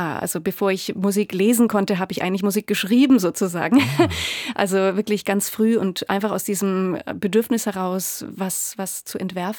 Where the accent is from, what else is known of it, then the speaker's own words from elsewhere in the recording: Germany; Und ich als Deutsche bekommt man irgendwie andere Werte vermittelt im Normalfall.